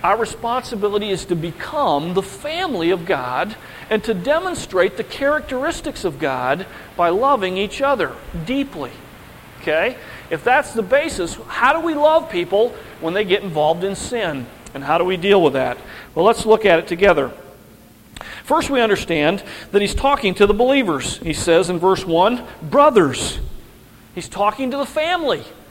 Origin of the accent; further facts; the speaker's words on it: Midwest, United States; You know, I'm growing up in the Midwest. I've seen this a couple times.